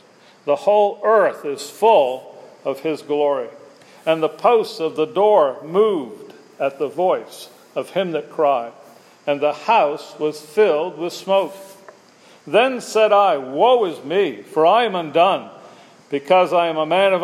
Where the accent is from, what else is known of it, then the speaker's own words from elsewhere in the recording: Augusta, Georgia, United States; now in Lincolnton, United States; my wife Barbara. We're from Augusta, Georgia. That's the biggest city. Actually, we live in a little town called Lincolnton, and we fellowship at the Washington Bible Chapel in Washington, Georgia.